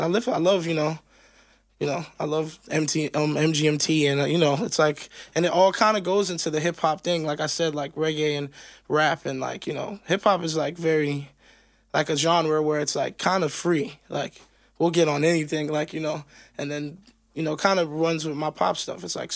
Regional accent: Miami, Florida, United States; You know, growing up in Miami, it's a really fast city, you know, and it's a lot of stuff going on, and you see things

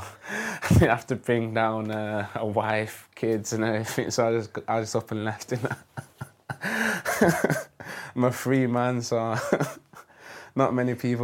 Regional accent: Manchester, North West England, United Kingdom; growing up in Manchester, you're leaving something that you know, and you're going to a new city.

